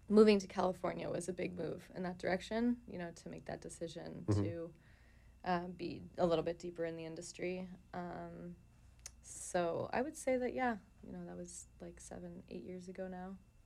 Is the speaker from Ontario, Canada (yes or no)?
yes; Toronto, Ontario, Canada; I'm from Toronto, Canada